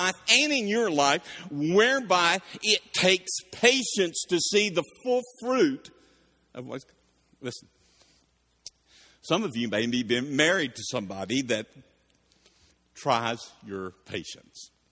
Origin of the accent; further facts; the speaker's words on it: Marietta, United States; We grew up in Marietta.